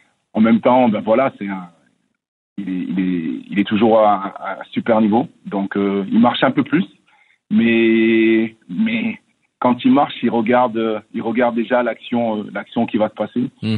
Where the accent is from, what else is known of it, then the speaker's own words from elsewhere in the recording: France; comme vous le savez, je viens de la France